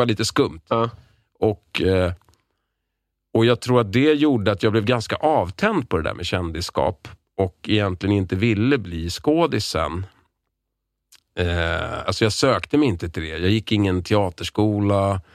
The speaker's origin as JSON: {"language": "Swedish", "town": "Lidingö", "region": "Stockholm County", "country": "Sweden", "tie": "born or raised there", "said": "Jag är uppvuxen på Lidingö, så jag hade väl lite det sättet och kanske det tonläget i rösten"}